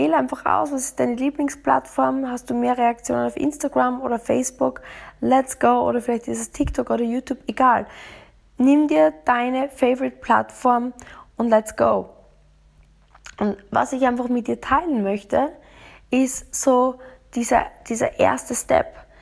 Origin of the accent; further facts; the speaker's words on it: Austria; vielleicht mal zu allen heiligen Zeiten, wie wir bei uns in Österreich sagen, eine Story hochladen oder ein Urlaubspost oder Urlaubsfoto.